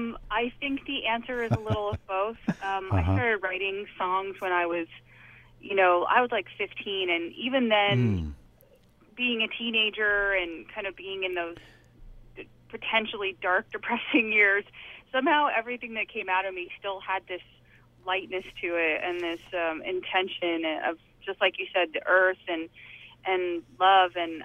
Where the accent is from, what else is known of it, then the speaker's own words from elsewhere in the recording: Boulder, Colorado, United States; now in California, United States; I grew up outside of Denver, Colorado, and then in Boulder.